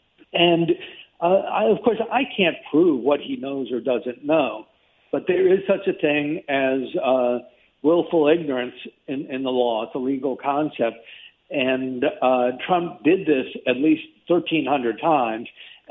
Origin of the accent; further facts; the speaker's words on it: Texas, United States; and it happens I grew up in Texas